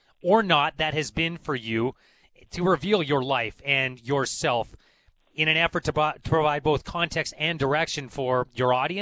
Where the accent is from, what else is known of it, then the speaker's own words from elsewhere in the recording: Canada; I love being Canadian. I'm proud to be Canadian.